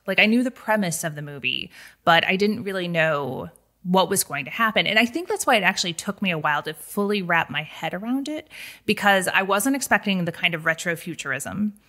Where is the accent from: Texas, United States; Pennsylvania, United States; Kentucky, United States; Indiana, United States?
Indiana, United States; now in New York, United States; I moved to New York after growing up in Indiana, and my mom would come out and visit me.